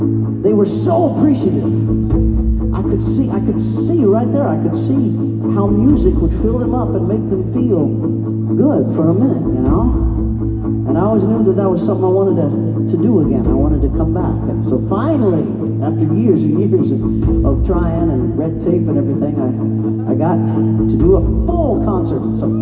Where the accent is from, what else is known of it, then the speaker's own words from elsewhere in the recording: Leavenworth, Kansas, United States; I grew up in Leavenworth, Kansas. If you didn't know that, that's where I grew up, Leavenworth.